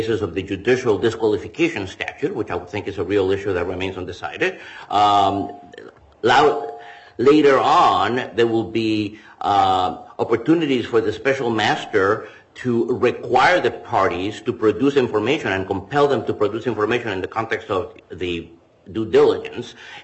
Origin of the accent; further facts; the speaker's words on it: New York, United States; Now, it takes what people back in my hometown of New York used to call chutzpah to actually say